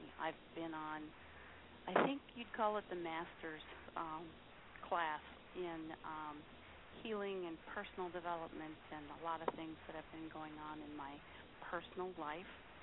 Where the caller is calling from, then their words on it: St. Paul, Minnesota, United States; I'm calling from St. Paul.